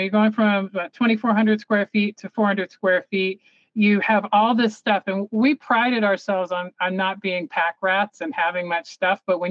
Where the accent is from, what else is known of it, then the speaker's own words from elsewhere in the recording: Tarpon Springs, Florida, United States; I grew up in Florida, in the Tarpon Springs area. I don't know if you've ever been down there. They have a huge Greek population in Tarpon Springs.